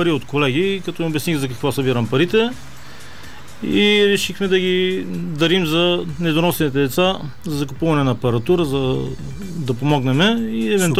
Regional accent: Vratsa, Vratsa Province, Bulgaria; moved away; Да, от Враца съм аз.

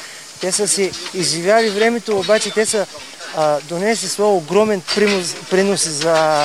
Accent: Pleven, Pleven Province, Bulgaria; От дете аз, понеже съм от Плевен

